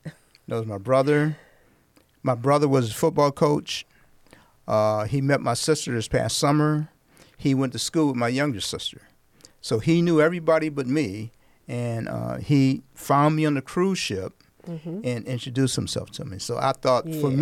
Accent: Toledo, Ohio, United States; And a guy walked up to me and said, well, where are you from? And I said, Toledo. And this guy happened to be from Toledo.

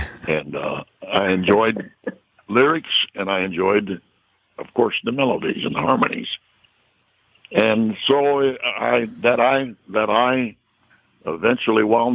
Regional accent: Ann Arbor, Michigan, United States; I was born and raised in Ann Arbor, as you just said, and I always enjoyed singing, even as a youngster

